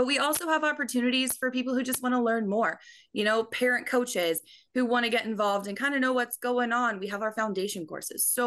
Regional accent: Kansas City, Missouri, United States; Yeah, so I'm a Kansas City kid. I grew up here out in the suburbs of Kansas City

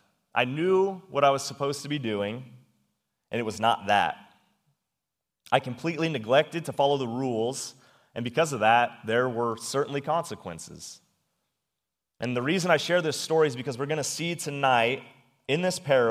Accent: Wathena, Kansas, United States; also born or lived in St. Joseph, Missouri; So I was born right here in St. Joseph, Missouri, in the late 1900s. And after about 3.5 years, my parents bought a home in a rural area in a town called Wathena. Now, Wathena is right across the bridge over in Kansas

